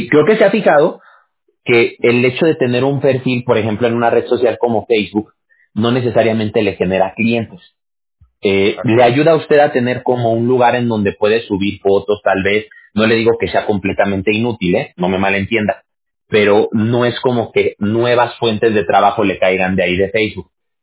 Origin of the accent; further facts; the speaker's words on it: Mexico; yo soy de México